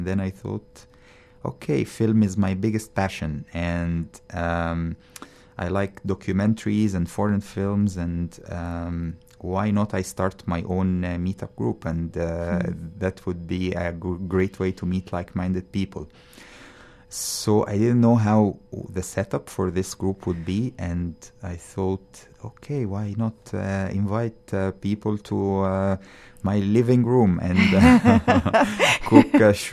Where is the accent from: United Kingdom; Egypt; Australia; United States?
Egypt; Cairo, Cairo Governorate; moved away as an adult; now in Vancouver, Canada; So the story started when I moved from Cairo, that's where I was born and where I grew up, to Canada to work as a pharmacist.